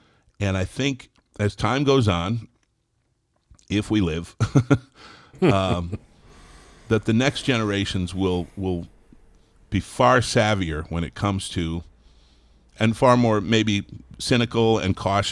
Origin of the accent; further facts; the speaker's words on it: Massachusetts, United States; I mentioned I grew up on Cape Cod, spent my summers out there.